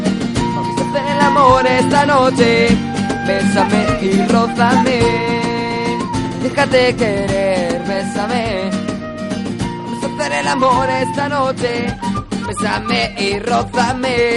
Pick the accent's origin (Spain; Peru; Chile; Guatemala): Spain; Community of Madrid; De Coslada y Alcalá de Henares.